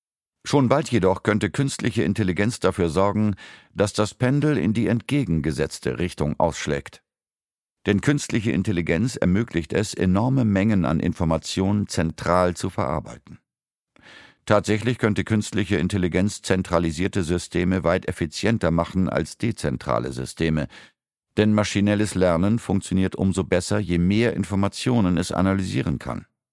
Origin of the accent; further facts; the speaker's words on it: Israel; German is a second language; von den USA bis zu meinem Heimatland Israel